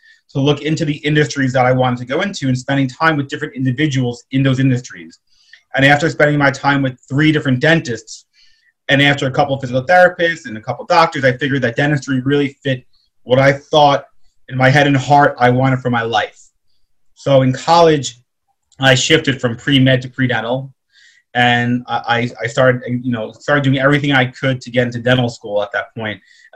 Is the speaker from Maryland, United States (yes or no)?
no; New York, United States; I grew up on Long Island, about 30 miles west of where we are right now, east rather. And so I grew up on Long Island.